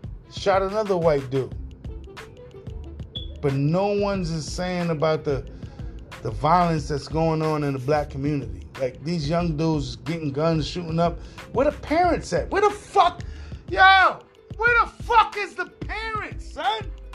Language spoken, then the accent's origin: English; New York City, New York, United States; and see, I'm from New York City, man. I kind of look at everything different.